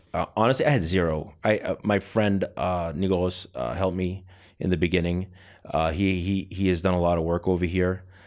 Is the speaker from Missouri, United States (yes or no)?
no; Boston, Massachusetts, United States; now in Armenia; They knew I was a guy from Boston mm-hmm. that came to Hayastan and opened up a business.